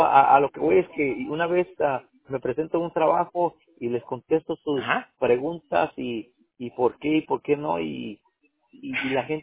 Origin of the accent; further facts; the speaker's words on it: Mexicali, Baja California, Mexico; born there; Vamos a poner Mexicali.